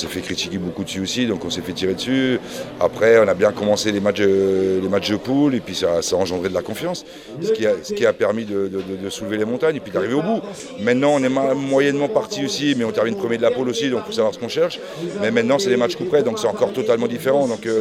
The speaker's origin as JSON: {"language": "French", "town": "Concarneau", "region": "Brittany", "country": "France", "tie": "born there", "said": "je suis né à Concarneau, et j'ai joué 7 ans à Brest, après j'ai joué à Guingamp, à Rennes."}